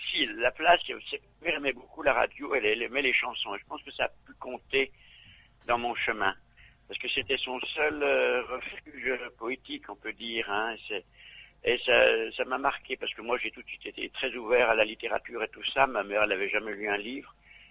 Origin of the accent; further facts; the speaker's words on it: Lyon, Auvergne-Rhône-Alpes, France; Non, je suis natif de Lyon, oui, tout à fait.